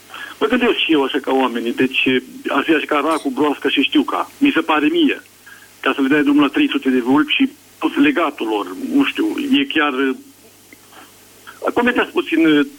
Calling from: Maramureș County, Romania; din Maramureș

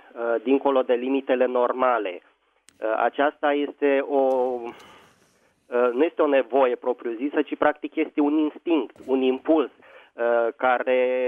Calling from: Bucharest, Romania; din București.

